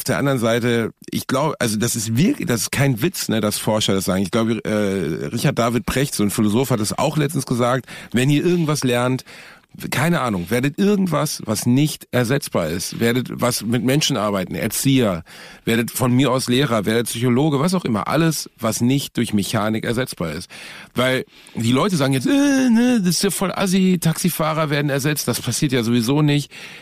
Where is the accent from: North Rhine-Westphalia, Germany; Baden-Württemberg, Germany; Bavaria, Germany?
North Rhine-Westphalia, Germany; Gelsenkirchen; ein Reisebüro in Gelsenkirchen-Rotthausen, wo ich herkomme.